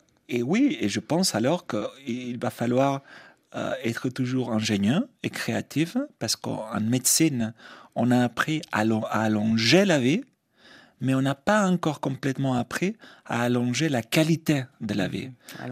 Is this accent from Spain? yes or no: yes; Majorca, Balearic Islands, Spain; French is a second language; now in France; Je me sens profondément européen et méditerranéen aussi, parce que j'ai grandi malgré tout à Majorque, à l'île de Majorque. Et je parle catalan avec mes parents, avec la plupart de mes amis.